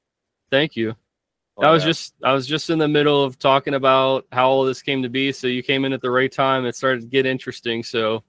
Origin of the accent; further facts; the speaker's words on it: Pennsylvania, United States; Did I want to pick southeastern animals, or did I want to pick northeastern animals since I was from Pennsylvania?